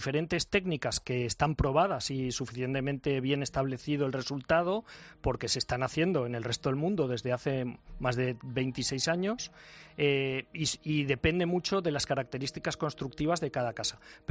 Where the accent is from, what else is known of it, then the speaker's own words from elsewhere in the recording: Moralzarzal, Community of Madrid, Spain; esas viviendas, yo las estoy viendo en mi pueblo Moralzarzal, que se está construyendo otra vez como años ha